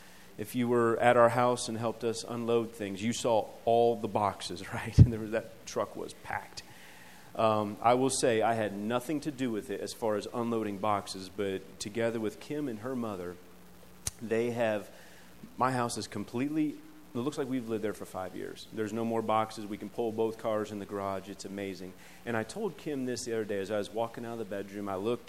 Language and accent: English; Van Wert, Ohio, United States; So, you know, as a boy growing up, I came from Van Wert.